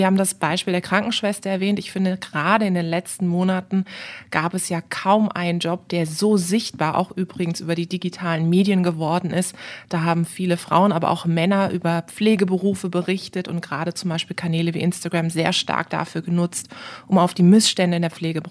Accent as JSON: {"language": "German", "town": "Karlsruhe", "region": "Baden-Württemberg", "country": "Germany", "tie": "born or raised there", "said": "habe dann mit 20 Jahren kandidiert in Karlsruhe, in meiner Heimatstadt, für den baden-württembergischen Landtag."}